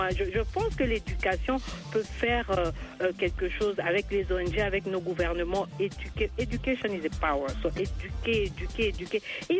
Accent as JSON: {"language": "French", "town": "Boende", "region": "Tshuapa", "country": "DR Congo", "said": "chez moi, je suis de Boende mm-hmm. et je suis de Dikela."}